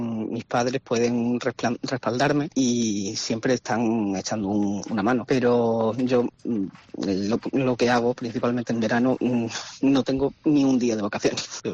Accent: Extremadura, Spain; yo en verano suelo trabajar en Extremadura, cerca de mi pueblo

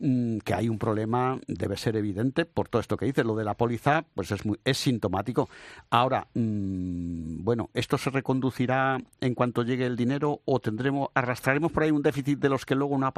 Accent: Community of Madrid, Spain; nos debemos felicitar como madrileños

